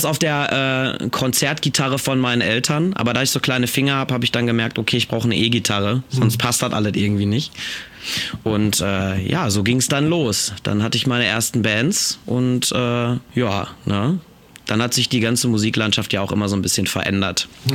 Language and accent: German; Gelsenkirchen, North Rhine-Westphalia, Germany; Das war Gelsenkirchen, allerdings Gelsenkirchen-Bur.